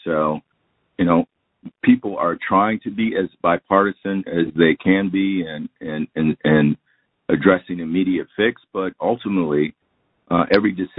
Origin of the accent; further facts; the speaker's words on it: Wisconsin, United States; which may have been in part to what happened in my home state of Wisconsin